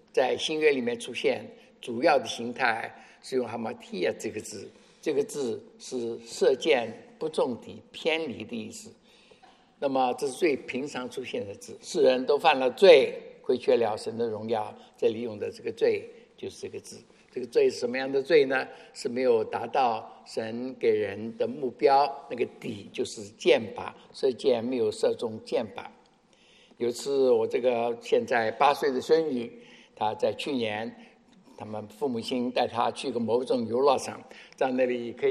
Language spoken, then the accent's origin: Chinese; China; 包括我们中国人所辩论的事情